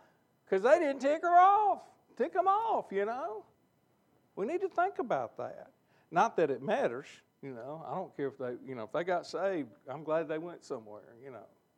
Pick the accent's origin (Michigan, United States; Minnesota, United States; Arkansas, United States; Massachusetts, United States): Arkansas, United States; Little Rock; I grew up in Little Rock. Don't be talking bad about Little Rock, you know.